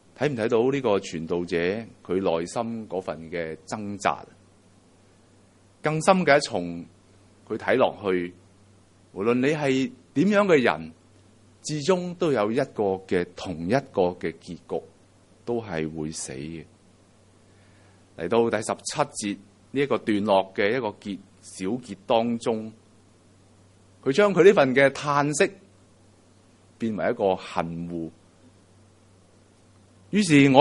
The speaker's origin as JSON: {"language": "Chinese", "country": "China", "said": "人比人比死人，这个是我们中国人的智慧。"}